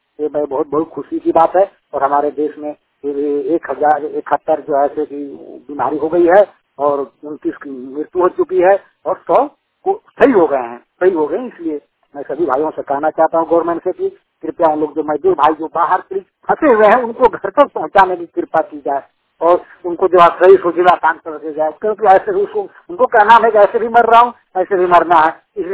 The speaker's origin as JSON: {"language": "Hindi", "town": "Tukbera", "region": "Jharkhand", "country": "India", "said": "मैं अपने झारखंड पलामू डिस्ट्रिक्ट के निवास स्थान पर हूँ। मेरा गांव टुकबेरा है।"}